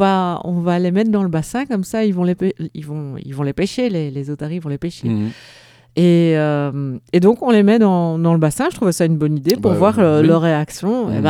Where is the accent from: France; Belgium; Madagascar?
Belgium; je suis belge et c'est notre slogan en Belgique, c'est l'union, la force. Je suis née avec ça.